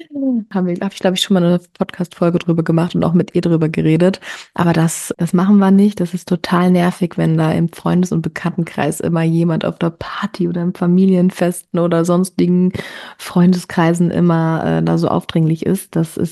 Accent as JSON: {"language": "German", "town": "Cologne", "region": "North Rhine-Westphalia", "country": "Germany", "said": "ich komme aus Köln"}